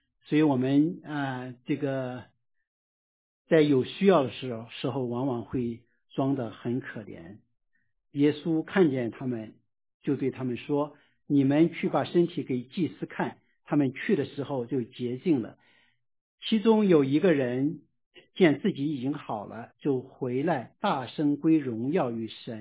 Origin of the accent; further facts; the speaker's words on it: Yantai, Shandong, China; 我回顾了在我的家乡烟台